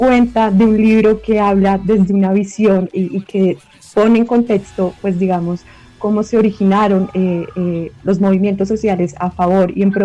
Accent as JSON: {"language": "Spanish", "country": "Colombia", "said": "nosotros tenemos, como colombianos, tenemos muy presente Barranca como una ciudad petrolera"}